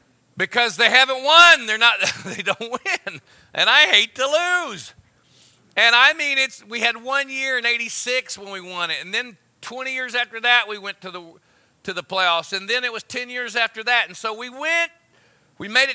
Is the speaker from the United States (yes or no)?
yes; Oklahoma, United States; I grew up in Oklahoma. There's no pro team